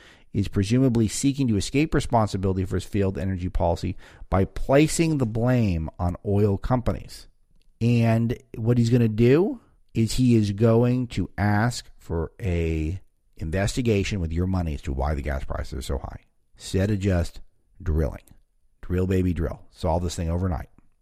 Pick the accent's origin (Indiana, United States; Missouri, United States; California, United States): California, United States; I come from California